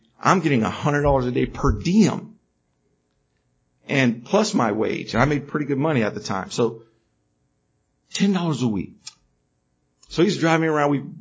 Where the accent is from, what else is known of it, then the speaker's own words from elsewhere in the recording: United States; He was explaining to me that I'm American, so everyone's going to expect me to have money.